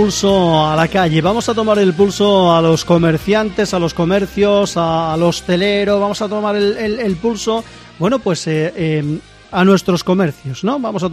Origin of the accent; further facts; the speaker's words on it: Linares, Andalusia, Spain; aquí, en mi pueblo, en Linares